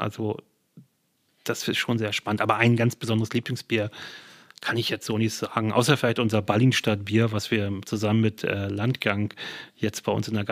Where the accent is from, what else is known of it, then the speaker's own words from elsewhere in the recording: Lübeck, Schleswig-Holstein, Germany; also born or lived in Hamburg; Ich komme aus Lübeck ursprünglich, aber habe ganz viele Jahre in Hamburg gelebt und wohne jetzt an der Grenze zu Hamburg, praktisch wieder in Schleswig-Holstein, aber ich fühle mich als Hamburger ja.